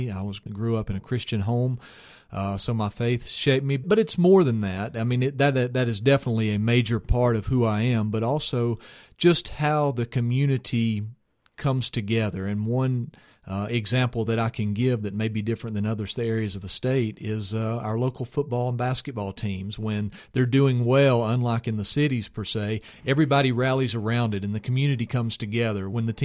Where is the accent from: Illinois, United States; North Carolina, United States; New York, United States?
North Carolina, United States; it was a wonderful experience to me.